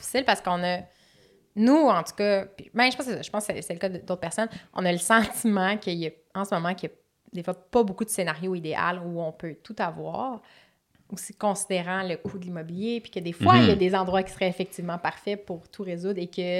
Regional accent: Laval, Quebec, Canada; Puis, tu sais, nous, on a grandi en banlieue. On est des Lavallois de naissance.

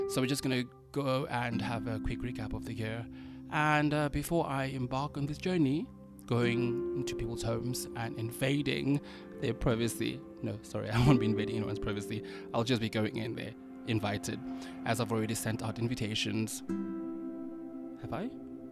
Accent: South Africa; now in China; Anyway, I'm South African, in case you're wondering. I am a South African boy living here in China.

